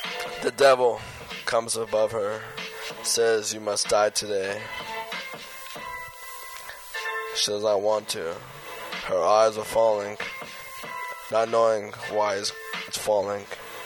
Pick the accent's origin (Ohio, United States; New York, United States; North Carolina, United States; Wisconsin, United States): New York, United States; New York City; I'm from New York City.